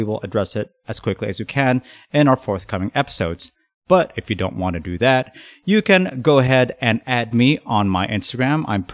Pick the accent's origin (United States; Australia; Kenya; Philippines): Philippines; Well, I'm Filipino